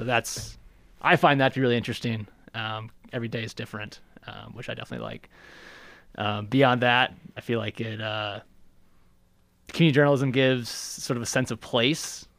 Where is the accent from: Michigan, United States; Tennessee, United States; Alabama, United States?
Tennessee, United States; now in Kodiak, United States; Yes, I'm originally from East Tennessee. I worked for a small newspaper in Georgia for a couple years, and then I moved up here in Kodiak in July.